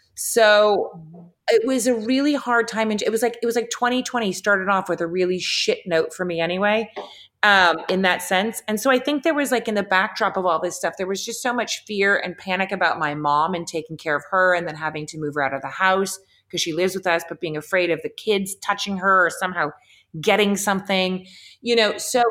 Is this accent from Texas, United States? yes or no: no; Los Angeles, California, United States; I was conceived there and I was forcefully birthed there against my will. So, you know, LA's always been home to me.